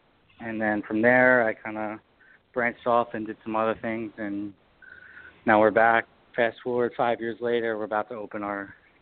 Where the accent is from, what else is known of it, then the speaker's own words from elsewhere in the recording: Brick, New Jersey, United States; also born or lived in West Virginia; You know, I'm from Bricktown, which is the next town over from Point Pleasant. So I grew up my whole life eating Jersey Mike's.